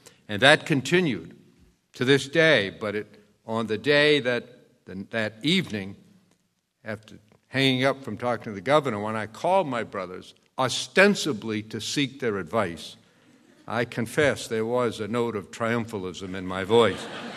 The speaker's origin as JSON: {"language": "English", "town": "Waterville", "region": "Maine", "country": "United States", "tie": "born or raised there", "said": "I grew up in Waterville, and my three older brothers were very well known, not just in Waterville, but in central Maine and around the whole state"}